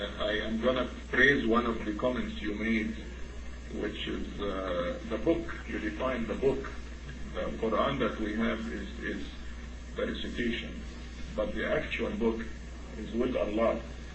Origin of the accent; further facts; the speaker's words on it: Cairo, Cairo Governorate, Egypt; I'm here from Cairo.